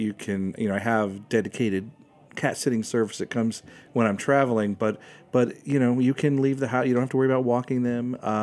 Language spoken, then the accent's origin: English; United States; I'm American writing about Italian topics, speak little to no Italian.